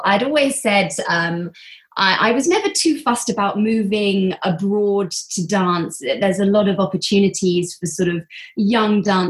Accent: Windsor, South East England, United Kingdom; I grew up in Windsor. So I went to a local dance school in Eton, which was just down the road.

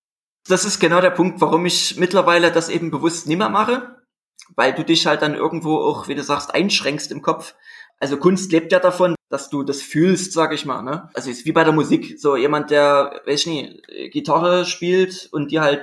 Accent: Dresden, Saxony, Germany; hallo. Und ich komme aus Dresden. Schon immer hier gewohnt, gelebt, aufgewachsen. Sehr schöne Stadt.

